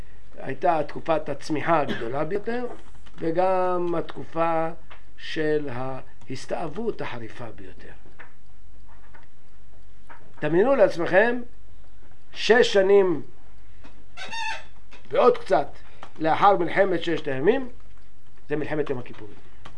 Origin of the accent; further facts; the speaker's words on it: Morocco; now in Israel; אם בשנת 67 היו, למשל, אני ממרוקו, אז אני יכול להגיד לכם ששם היו 10,000